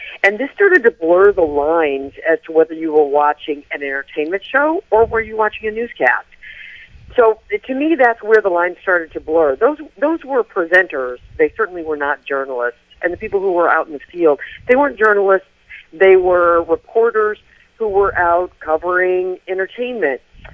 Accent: St. Louis, Missouri, United States; I'm originally from the Midwest, from St. Louis, and my husband and I met at the University of Missouri, where I got a journalism degree a few years ago.

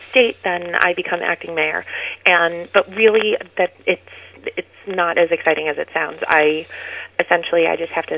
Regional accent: Revere, Massachusetts, United States; also born or lived in Marblehead; So I've lived on the North Shore most of my life. I grew up in Revere and Marblehead, and my husband and I have been in Salem now the last 13 years.

